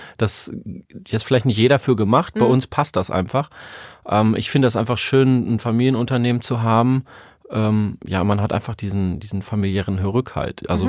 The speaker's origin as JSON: {"language": "German", "country": "Germany", "said": "Genau, also ich komme eigentlich aus dem Harz, in Iserlohn meinen Meister, den Konditormeister gemacht, habe dann da meine Partnerin kennengelernt und bin der Liebe wegen ins Ruhrgebiet gezogen."}